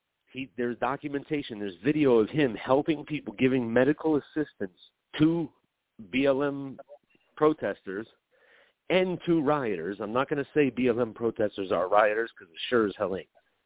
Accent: New Jersey, United States; from New Jersey.

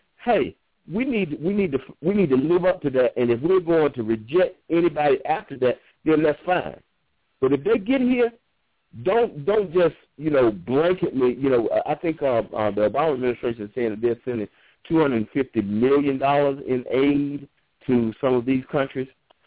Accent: United States; as an American people, as a people, we should find a way to help these people.

